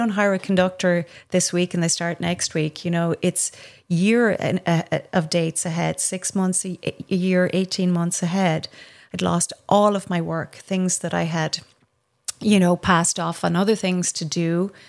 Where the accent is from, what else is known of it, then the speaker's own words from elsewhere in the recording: Ireland; And I'd say, I'm a conductor and I'm Irish. Of course I have terrible poker face. We speak with our faces, you know?